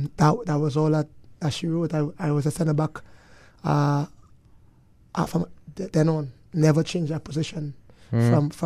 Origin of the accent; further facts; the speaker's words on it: Trinidad & Tobago; As a youth growing up in Trinidad, I was never on the best team.